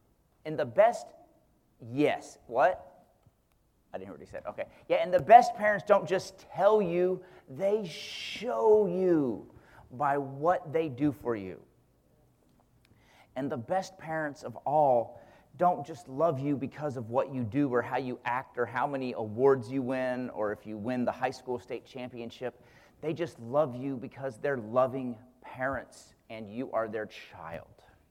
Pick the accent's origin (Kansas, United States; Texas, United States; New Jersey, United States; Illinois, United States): Kansas, United States; I grew up in Kansas thinking that the King James Bible was the Bible that Jesus read